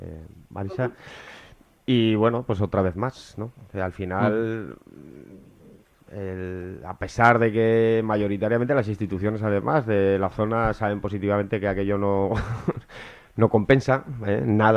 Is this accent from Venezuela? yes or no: no; Gea de Albarracín, Aragon, Spain; yo soy de Gea, ¿sabes?